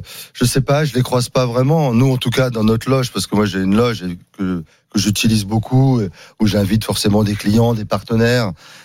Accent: Grand Est, France; born there; moi, je suis né dans les Ardennes, donc j'aime bien Sedan.

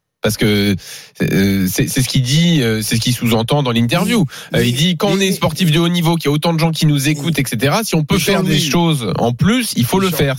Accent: France; je suis né en France, mes parents sont français, j'ai grandi en France, je suis français à 100%

